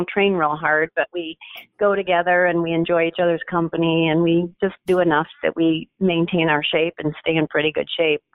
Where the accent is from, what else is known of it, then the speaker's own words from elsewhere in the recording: Deerfield, Illinois, United States; I grew up in a place called Deerfield